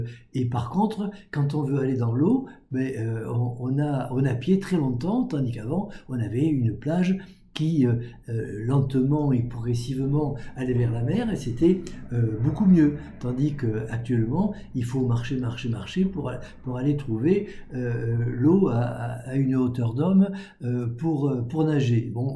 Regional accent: Occitanie, France; Nous sommes des Occitans, nous ne sommes pas très loin de nos voisins de la Nouvelle-Aquitaine

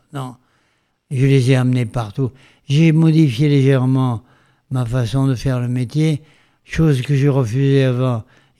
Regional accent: Bordeaux, Nouvelle-Aquitaine, France; now in Paris, France; Je suis un petit Bordelais monté à Paris en 1950

